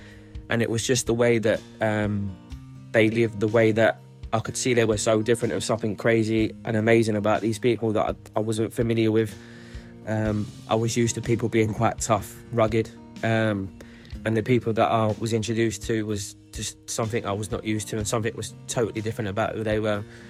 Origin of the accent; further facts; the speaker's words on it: London, United Kingdom; now in Liverpool, United Kingdom; I grew up in East London and I've been in Liverpool for around 6 years now. I grew up in a council estate in London.